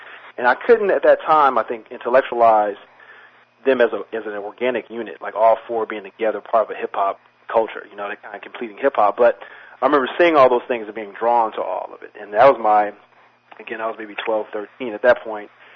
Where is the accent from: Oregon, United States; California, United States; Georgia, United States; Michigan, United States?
California, United States; Los Angeles; I was raised in South Central L.A., but in L.A., we actually had, before Rappers Delight came out, in Los Angeles, you had pop locking that began.